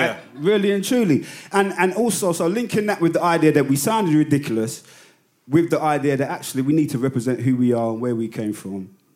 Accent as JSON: {"language": "English", "town": "Battersea", "region": "London", "country": "United Kingdom", "said": "We're UK. We love this hip hop thing, but we're not American. I'm from Battersea."}